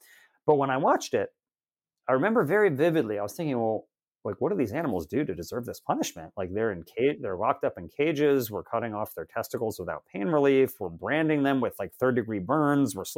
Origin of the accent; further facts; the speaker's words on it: Maryland, United States; In Maryland. So my mom worked at our local animal shelter and I loved dogs